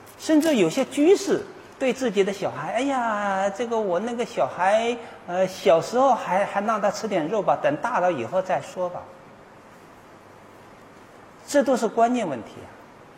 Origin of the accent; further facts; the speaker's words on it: China; 现在我们中国人吃肉食吃得太多了